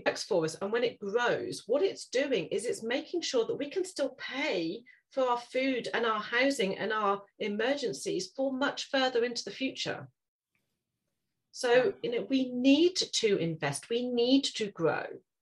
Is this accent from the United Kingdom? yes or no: yes; East of England, United Kingdom; I have lived here all my life. So I am, you know, I'm from Norfolk in the UK, and I'm Norfolk through and through. I'm a Norfolk girl, born and bred.